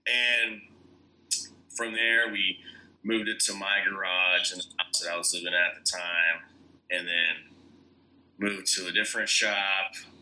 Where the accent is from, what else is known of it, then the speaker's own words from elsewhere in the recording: Las Cruces, New Mexico, United States; Well, honestly, Dylan and I know each other from New Mexico. We're both from Las Cruces, and both played music down there, and had shows at our houses.